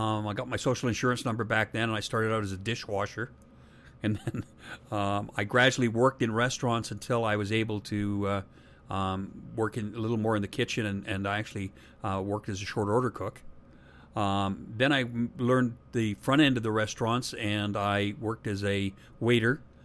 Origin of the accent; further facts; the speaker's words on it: Ormskirk, North West England, United Kingdom; born there; I was born in England, in Ormskirk, which is just outside Liverpool, northern England, just not far from where … came together.